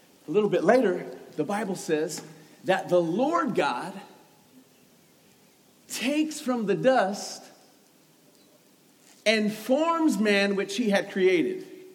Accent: Colorado, United States; I grew up in Colorado. I didn't grow up in church.

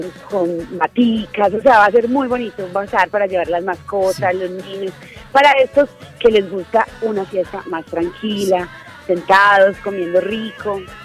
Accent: Antioquia, Colombia; Y eso somos los paisas, diversos, nos gustan tantas cosas, entonces eso es lo que tiene Medellín, diversidad y alegría.

